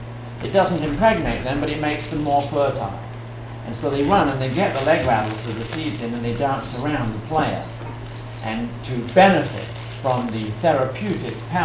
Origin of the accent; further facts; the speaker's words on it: England, United Kingdom; now in United States; It surprised me because I'm English and it doesn't happen in England.